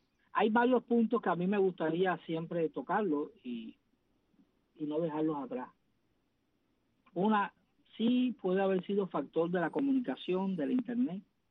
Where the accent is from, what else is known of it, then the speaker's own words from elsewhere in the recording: Cuba; nosotros, como comunidad LGBT dentro de Cuba, pensamos solamente en derechos para nosotros, y se nos olvidan nuestros derechos como cubanos.